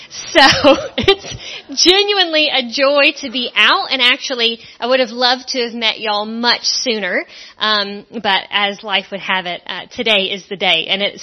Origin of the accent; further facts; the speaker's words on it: Georgia, United States; also born or lived in California / Scotland; notice from my accent, this is not my home, not originally. So originally I'm from Georgia in the United States. That's where Matt and I met and married. Then we moved to California. We lived there for about 9 years to do seminary together.